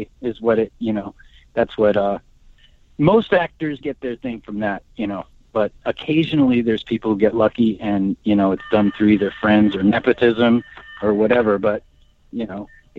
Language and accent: English; New Jersey, United States; I grew up where it was much more Huck Finn. It was like, unless you're living in the city, I was in New Jersey, it was like you walk down the street and into some woods